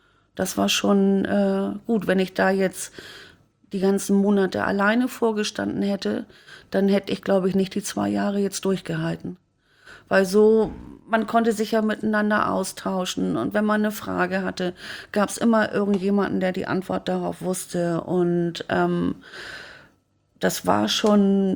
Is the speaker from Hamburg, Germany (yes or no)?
yes; Blankenese, Hamburg, Germany; Ich komme ja aus Blankenese.